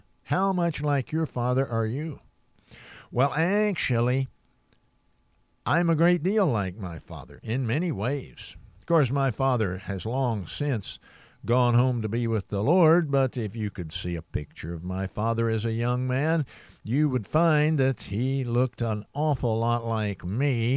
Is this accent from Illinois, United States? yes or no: no; Texas, United States; born there; I was born in East Texas, and therefore I talk like someone from Maine.